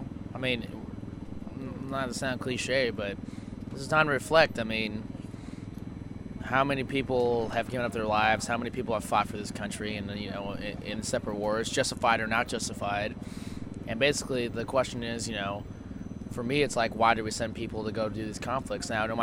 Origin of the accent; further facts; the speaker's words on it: Anchorage, Alaska, United States; Anchorage, Alaska.